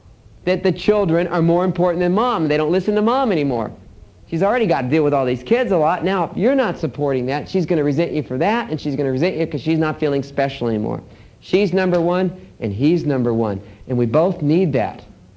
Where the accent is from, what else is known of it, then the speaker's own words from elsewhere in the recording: Texas, United States; And I'm from Texas, so that was very endearing to me.